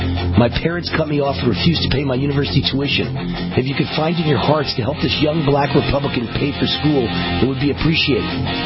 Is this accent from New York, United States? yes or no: yes; New York, United States; You know, I'm from New York. I'm very cynical.